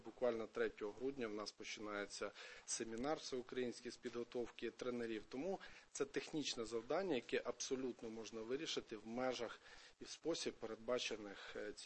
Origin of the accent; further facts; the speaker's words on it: Zhytomyr, Zhytomyr Oblast, Ukraine; От я сам житомирянин